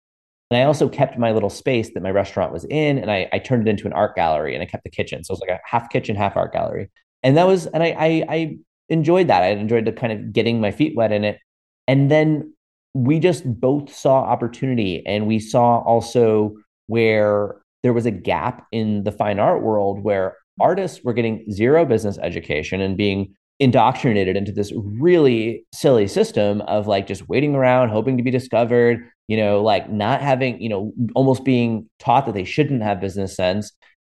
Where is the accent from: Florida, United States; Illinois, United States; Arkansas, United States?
Florida, United States; So I come from a restaurant background, which I mentioned in growing up in Florida.